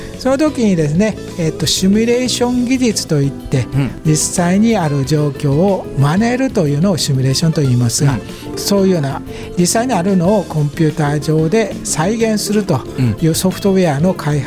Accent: Kansai, Japan; now in Aichi, Japan; あの愛知県に来るということが、うん、生まれも育ちも、まあ大阪、神戸、京都ぐらいをうろうろしてたんですから、

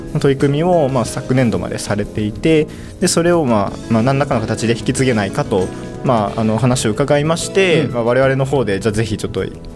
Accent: Fukuoka, Japan; now in Toyohashi, Japan; 私は福岡出身で、まあ、ずっと福岡にいて今回初めて豊橋に来たというところです

